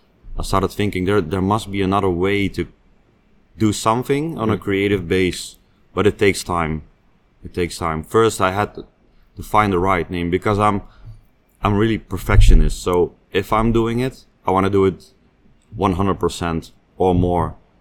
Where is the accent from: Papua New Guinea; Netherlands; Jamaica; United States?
Netherlands; Yes, always from my hometown.